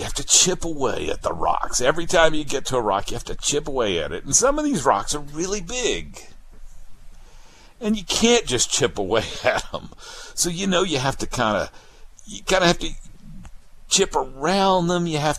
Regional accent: Mississippi, United States; also born or lived in Alabama; I'll have to say I come from Mississippi and Alabama.

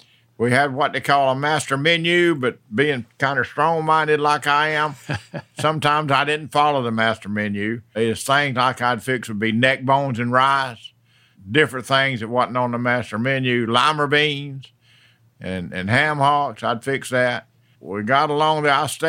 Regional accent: Willacoochee, Georgia, United States; I was born and raised in Willacoochee and delivered at home by a country doctor, Dr. Shellhouse, in frosty morning, October the 13th, 1938.

